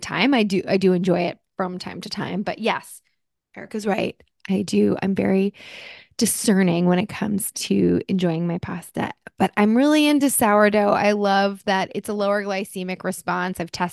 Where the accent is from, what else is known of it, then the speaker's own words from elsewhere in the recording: New Jersey, United States; I mean, I am Italian and I'm from New Jersey